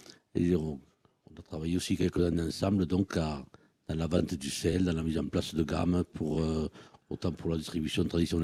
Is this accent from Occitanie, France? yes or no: yes; Leucate, Occitanie, France; je suis à la fois palmiste et leucatois, c'est-à-dire que je suis originaire de Leucate et de La Palme. Et puis, j'ai vécu quasiment toute ma vie dans ce secteur, notamment dans ce secteur des corbières maritimes, à La Palme, mais aussi à Portel, à Sigean, à Périac-de-Mer.